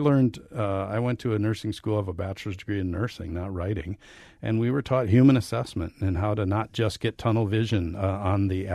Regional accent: New Auburn, Wisconsin, United States; when I moved back to my hometown of New Auburn in 1995, I'd been away for 12 years

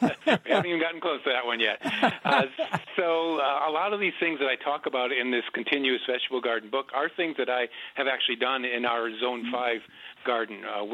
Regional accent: Connecticut, United States; Well, I grew up in Connecticut with my Italian grandmother and grandfather. I had a farm there

